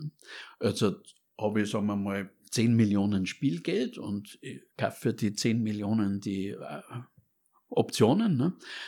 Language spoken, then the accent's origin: German; Munich, Bavaria, Germany; München spielt für mich allein deswegen eine große Rolle, weil ich ein Münchner bin, also mit Stammbaum sogar, ne? Und das ist meine Heimat und da kenne ich mich aus.